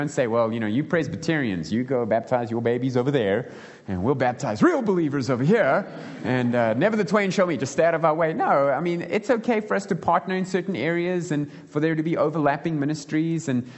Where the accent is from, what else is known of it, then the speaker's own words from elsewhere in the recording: Gauteng, South Africa; I'm from Gauteng. I'm a blowbill